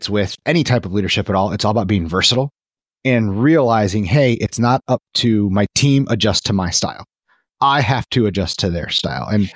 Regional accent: Chicago, Illinois, United States; I'm from the Chicago area. So Bears, Bulls, Cubs, Blackhawks, Sky.

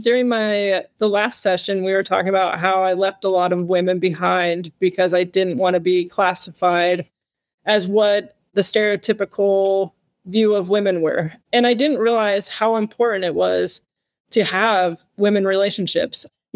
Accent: United States; me being a veteran as well, you know, I'm American

